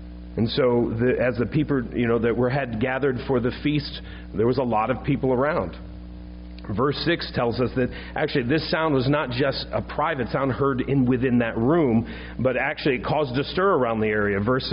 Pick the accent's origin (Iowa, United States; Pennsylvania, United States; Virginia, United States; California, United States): Virginia, United States; I went, "I'm from Virginia. That's literally the South."